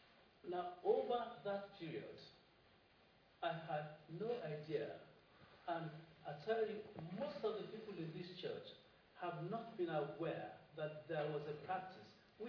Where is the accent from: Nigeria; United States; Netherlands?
Nigeria; moved away as an adult; now in United Kingdom; I grew up in Nigeria, and I grew up having the confidence that I could rise to anywhere. And at 35, 36, I moved over to the UK.